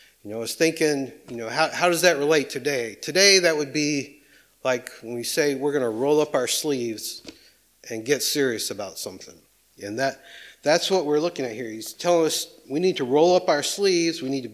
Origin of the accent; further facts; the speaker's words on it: the Carolinas, United States; then she asked where we were from, and told them, you know, the Carolinas.